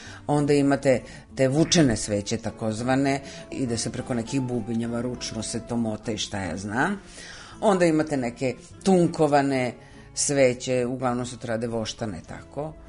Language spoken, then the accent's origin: Serbian; Belgrade, Serbia; ja sam Beograđanka.